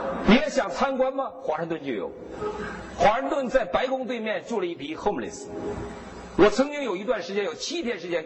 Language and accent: Chinese; Northeast China, China; now in United States; 这是我东北人的习惯